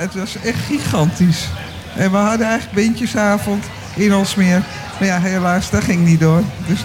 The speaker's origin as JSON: {"language": "Dutch", "town": "Aalsmeer", "region": "North Holland", "country": "Netherlands", "said": "Uit Alsmeer."}